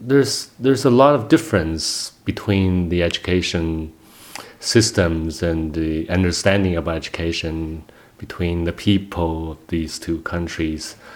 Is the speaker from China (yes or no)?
yes; Hohhot, Inner Mongolia, China; English is a second language; Okay, I'm from Inner Mongolia, and the capital city of Inner Mongolia, Huhot, and I had my primary school years and middle school years.